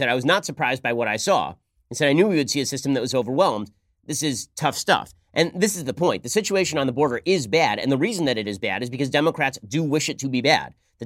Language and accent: English; Los Angeles, California, United States; Mayor Eric Garcetti in my hometown of Los Angeles